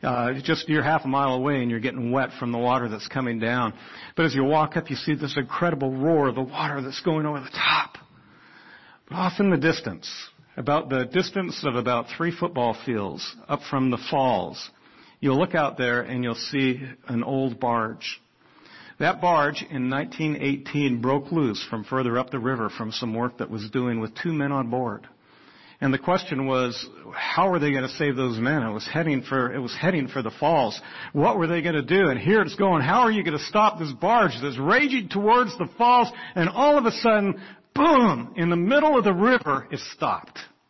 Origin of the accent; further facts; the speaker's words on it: Toronto, Ontario, Canada; I grew up in Toronto, Canada. I lived 100 miles away from Niagara Falls